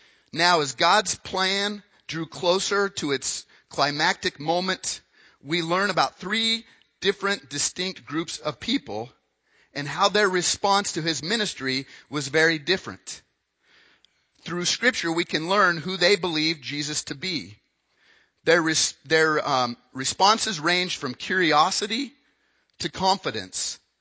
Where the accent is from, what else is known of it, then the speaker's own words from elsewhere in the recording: Wyoming, United States; if you were born and raised in Wyoming in a town of about 10,000 people, that was scary.